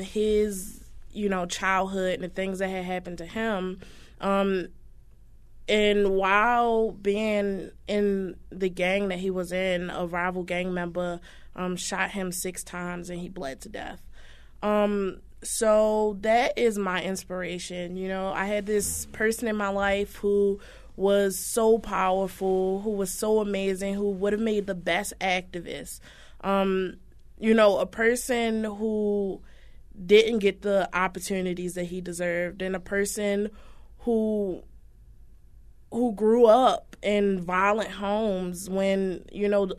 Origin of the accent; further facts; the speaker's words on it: Baltimore, Maryland, United States; Well, I grew up in Baltimore City, and I didn't have my mom and dad with me